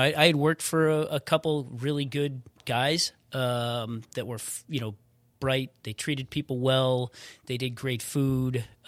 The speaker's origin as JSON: {"language": "English", "town": "Buffalo", "region": "New York", "country": "United States", "tie": "born or raised there", "also_born_or_lived": "Colorado", "said": "So I went home. I grew up in Buffalo. I went home, kind of did a little bit of community college, worked in the ski shop that I worked in for a while, and a bunch of us that Christmas moved out to Vail."}